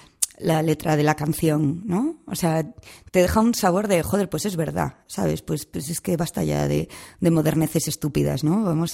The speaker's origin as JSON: {"language": "Spanish", "town": "Madrid", "region": "Community of Madrid", "country": "Spain", "said": "soy tanto de España como de Madrid, porque soy madrileña."}